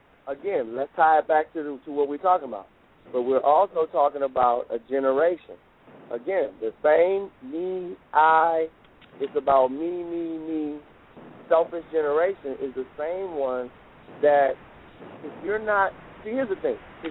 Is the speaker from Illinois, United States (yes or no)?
no; Cleveland, Ohio, United States; as a black athlete growing up in Cleveland, me and my wife have a house in Cuyahoga Falls, which is right there in the Cleveland area.